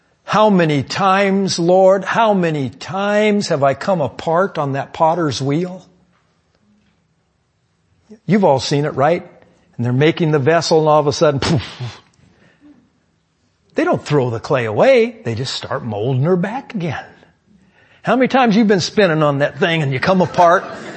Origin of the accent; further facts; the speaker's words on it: California, United States; I grew up on the Monterey Peninsula, and some of the houses out there in Pebble Beach that I remember as a young man, fabulous homes.